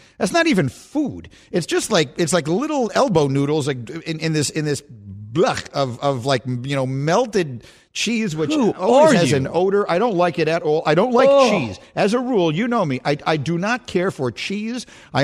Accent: New York City, New York, United States; I am a casual fan. I grew up in New York City. We didn't have college football teams.

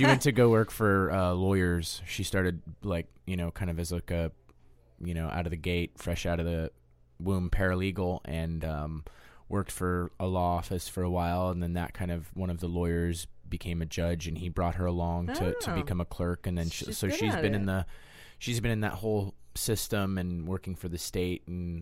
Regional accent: Denver, Colorado, United States; I grew up in Denver, Colorado, mainly in the suburbs. I was born in Denver, but then just sort of, like, homogenized in the suburbs

